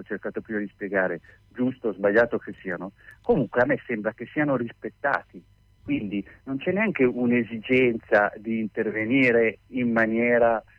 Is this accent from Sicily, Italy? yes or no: no; Milan, Lombardy, Italy; ovviamente io sono di Milano